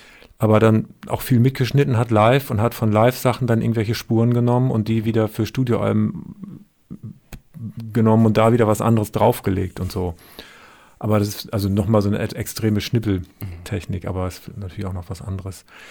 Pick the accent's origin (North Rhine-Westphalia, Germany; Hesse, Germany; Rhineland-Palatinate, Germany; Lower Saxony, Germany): Lower Saxony, Germany; Emden; Ich bin selber aus Emden.